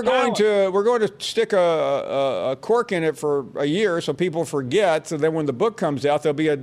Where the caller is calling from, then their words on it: Piscataway, New Jersey, United States; Hey, I'm calling from Piscataway. What's going on?